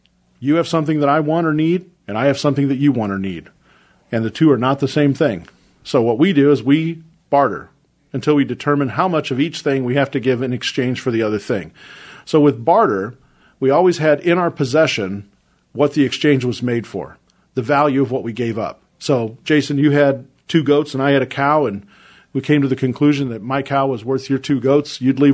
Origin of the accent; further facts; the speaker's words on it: Ireland; And I don't appreciate that as an Irishman, so I'm offended, just to let you know.